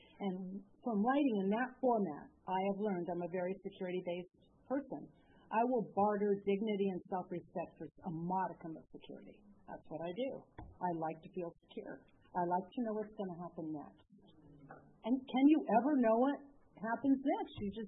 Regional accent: Covina, California, United States; And, you know, I was raised in Covina, so it wasn't that far.

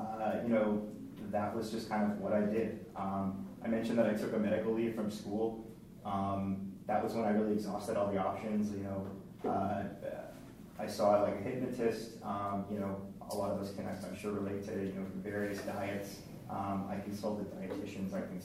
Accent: Boston, Massachusetts, United States; I'm from Boston, so I'm not sure if they have those similar groups

